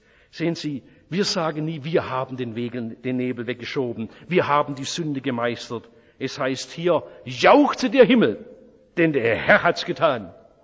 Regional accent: Oberndorf am Neckar, Baden-Württemberg, Germany; born or raised there

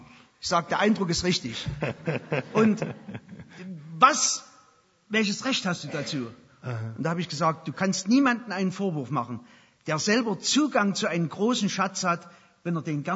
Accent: Saxony, Germany; Es ist nicht zu verheimlichen, dass ich ursprünglich aus Sachsen komme. Aber ich komme heute Morgen aus Franken.

